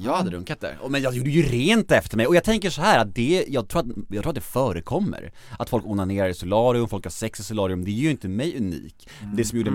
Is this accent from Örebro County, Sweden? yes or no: no; Värmdö, Stockholm County, Sweden; Ute på Värmdö, där jag kommer ifrån.